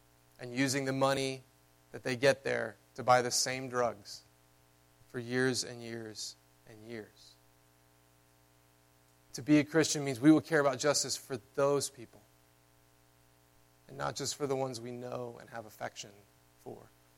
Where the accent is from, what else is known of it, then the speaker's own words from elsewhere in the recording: the South, United States; I grew up in the South